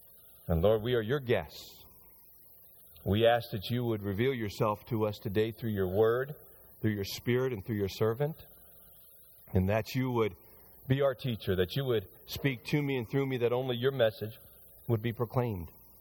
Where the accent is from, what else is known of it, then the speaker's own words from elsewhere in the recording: Green Brook, New Jersey, United States; going toward my hometown of Greenbrook, which is where we start our construction day